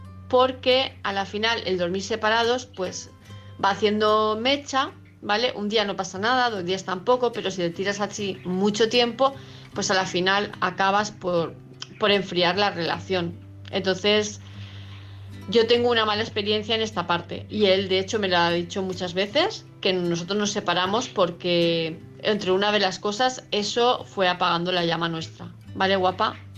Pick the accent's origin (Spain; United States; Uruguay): Spain; Palma de Mallorca, Balearic Islands; de Palma de Mallorca